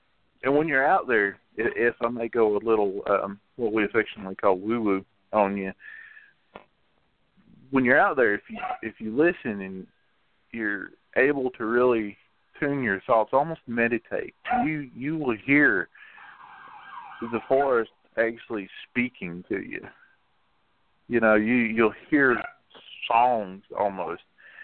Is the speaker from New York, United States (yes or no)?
no; Tennessee, United States; now in Asheville, United States; I'm originally from Tennessee, so coming to Base Mountain is, you know, that's a homecoming for me. But in my early years, I grew up in the woods.